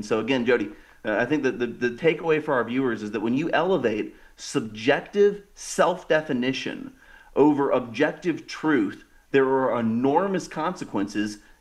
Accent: Florida, United States; Senator Moody from my home state of Florida

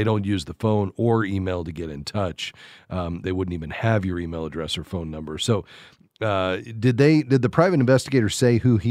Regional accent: Florida, United States; I grew up not too far from that swampland, so I know it well. I'm from South Florida myself, so I've spent some time out there in the Florida Everglades.

